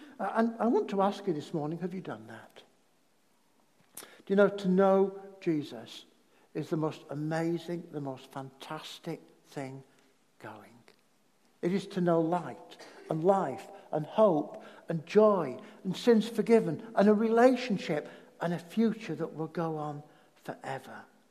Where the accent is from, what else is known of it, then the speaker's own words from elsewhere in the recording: Yorkshire and the Humber, United Kingdom; I'm a Yorkshireman, so it's not a neutral question.